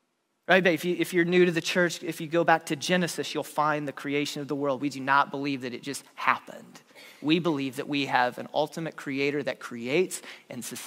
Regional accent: United States; I would have never thought of that as a 10-year-old growing up in the United States.

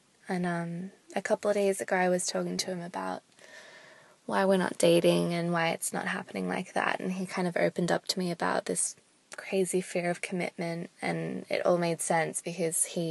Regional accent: Australia; I'm from Australia and I'm 19.

